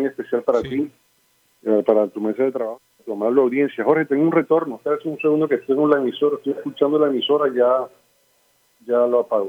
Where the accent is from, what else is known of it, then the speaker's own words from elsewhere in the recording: Barranquilla, Atlántico, Colombia; also born or lived in Valledupar; como yo vengo de Valledupar. Yo nací en Valledupar, pero me crié en la ciudad de Barranquilla.